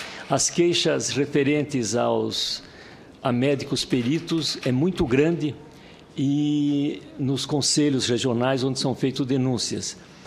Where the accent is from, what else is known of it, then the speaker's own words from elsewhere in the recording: Paraná, Brazil; Hoje, em Curitiba, que eu sou do Paraná